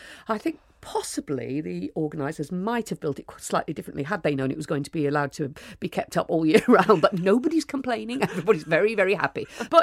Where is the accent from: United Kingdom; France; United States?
United Kingdom; Yorkshire and the Humber; from where I grew up in South Yorkshire.